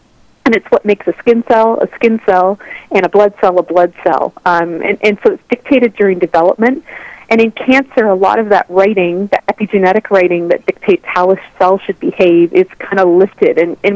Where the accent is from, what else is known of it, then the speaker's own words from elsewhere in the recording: Ontario, Canada; I am originally from Ontario.